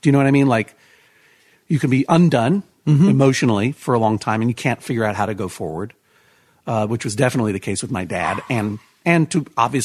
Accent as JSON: {"language": "English", "town": "Brookline", "region": "Massachusetts", "country": "United States", "tie": "born or raised there", "said": "growing up in Brookline"}